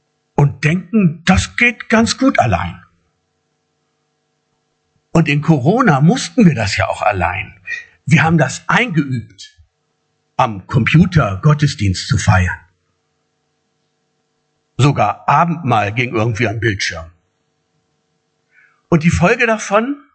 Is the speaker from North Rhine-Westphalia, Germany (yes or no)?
yes; Dortmund, North Rhine-Westphalia, Germany; Ich komme aus Dortmund